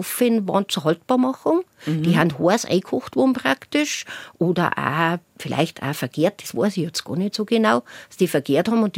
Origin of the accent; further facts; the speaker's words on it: Bavaria, Germany; bei uns in Niederbayern